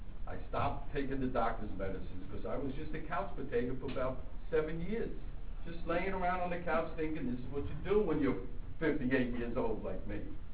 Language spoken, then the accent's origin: English; Brooklyn, New York, United States; born there; I was born in Brooklyn, New York.